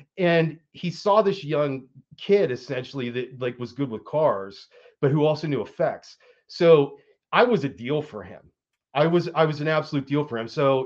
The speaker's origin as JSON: {"language": "English", "town": "Pittsburgh", "region": "Pennsylvania", "country": "United States", "said": "I'm from Pittsburgh, man."}